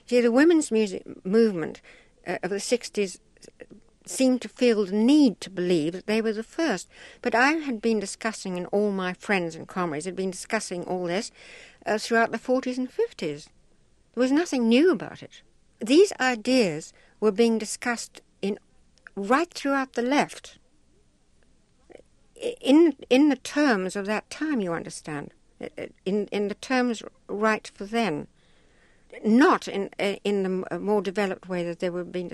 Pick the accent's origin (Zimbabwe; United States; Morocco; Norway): Zimbabwe; accent: Rhodesian; now in England; Rhodesian accent.